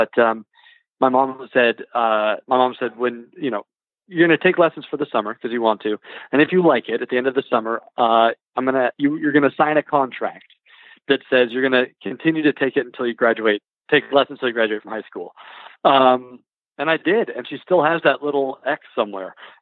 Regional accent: Louisville, Kentucky, United States; Yeah, I'm from Louisville.

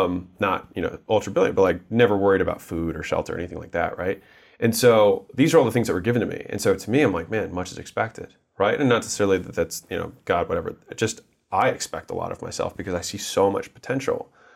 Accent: United States; born there; I was born in America right off the bat.

